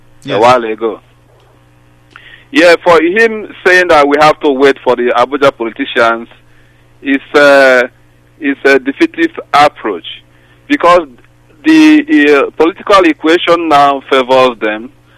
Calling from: Canada; I'm calling from Canada.

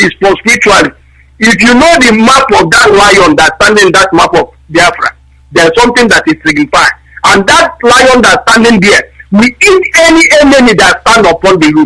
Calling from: Denmark; I'm calling from Denmark.

